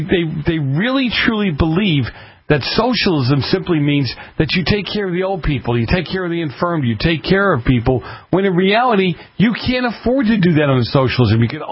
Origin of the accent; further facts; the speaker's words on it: Boston, Massachusetts, United States; See, growing up in Boston, everything has to do with the mafia, right?